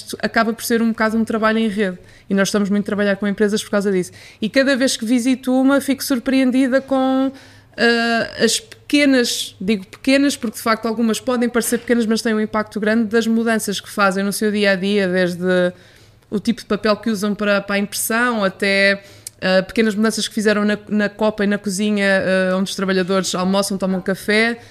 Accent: Minho, Portugal; now in Lisbon, Portugal; Sou minhota, vivo em Lisboa já há muito tempo

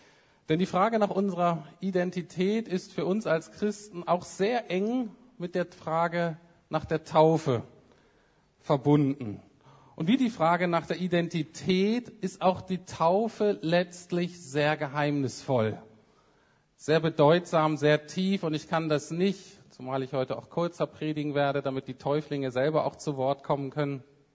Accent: Bremen, Germany; also born or lived in Heidelberg; ich bin in Bremen aufgewachsen, viertes von fünf Kindern, bin da zur Schule gegangen und bin dann am Ende dieser Zeit Christ geworden.

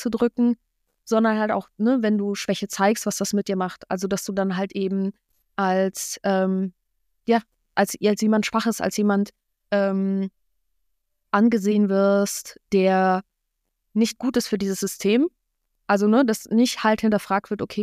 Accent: Wrocław, Lower Silesian Voivodeship, Poland; now in Mainz, Germany; Was sowieso damals in Mainz bis zu meiner Heimatstadt Wrocław hat es auch so locker mit Grenzkontrollen locker 16 Stunden gedauert

